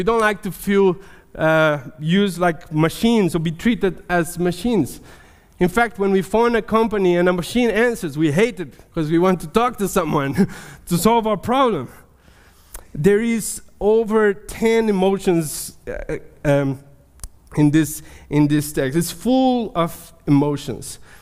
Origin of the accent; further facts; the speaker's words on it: Brazil; English is a second language; I am originally from Brazil. That's where the thick accent comes from. And we are emotional people.